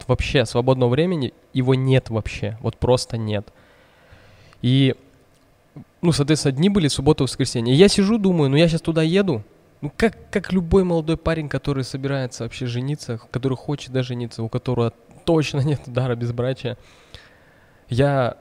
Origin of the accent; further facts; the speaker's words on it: Russia; Я из России сам, а моя жена, она с Украины, вот отсюда, с Киева.